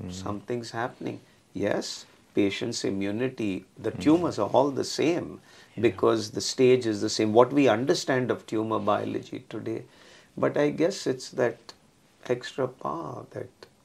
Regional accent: Delhi, India; I grew up in Delhi. Delhi was burning. I couldn't go back to Delhi.

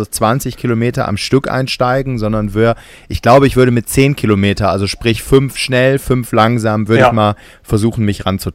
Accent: Gummersbach, North Rhine-Westphalia, Germany; nochmal hier zurück in meiner Heimat, wo ich gerade sitze, Gummersbach.

